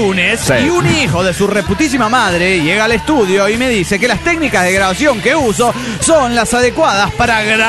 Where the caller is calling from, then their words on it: Mexico City, Mexico; del DF mexicano